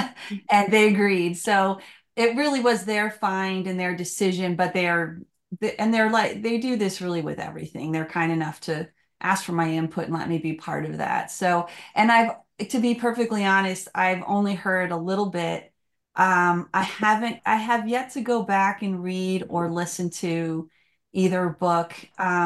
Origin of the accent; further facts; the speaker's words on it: Bronx, New York, United States; born there; was actually born in the Bronx, but when I was very young, my parents got the opp